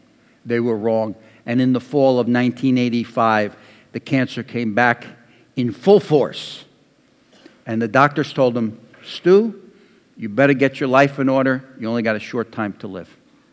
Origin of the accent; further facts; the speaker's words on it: Chatham, New Jersey, United States; Most of you know I come from the East Coast. Come from New Jersey. My home church was a place called Chatham, New Jersey, North Jersey.